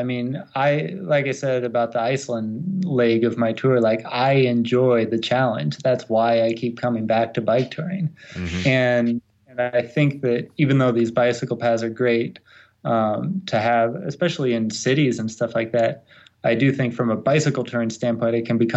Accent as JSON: {"language": "English", "region": "California", "country": "United States", "tie": "born or raised there", "said": "But I grew up in Southern California, just outside of Los Angeles, and went to university in Orange County, California."}